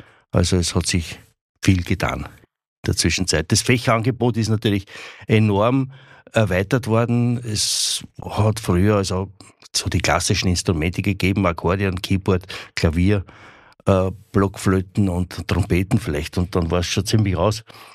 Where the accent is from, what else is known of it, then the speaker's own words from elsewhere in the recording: Wieselburg, Lower Austria, Austria; Vor fast 38 Jahren bin ich aus Oberösterreich nach Wieselburg zurückgekommen, weil ich bin ja Wieselburger.